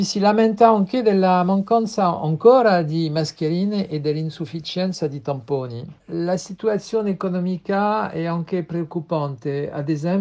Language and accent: Italian; France; Italian is a second language; sono un francese di 68 anni.